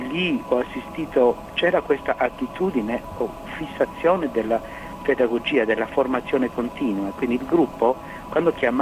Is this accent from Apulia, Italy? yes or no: no; Sardinia, Italy; moved away as an adult; now in Bologna, Italy; anche quando mi riconoscono subito come sardo, dopo 25 anni che sono qui a Bologna.